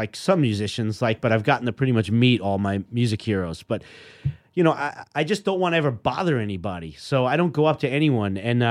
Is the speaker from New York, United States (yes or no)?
yes; Queens, New York, United States; Like where we grew up in Queens at the time.